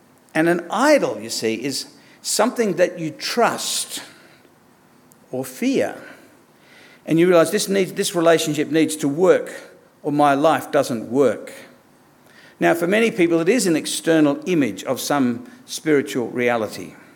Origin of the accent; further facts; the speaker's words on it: Australia; The entirely secondary wrapping around the parcel is that I'm Australian.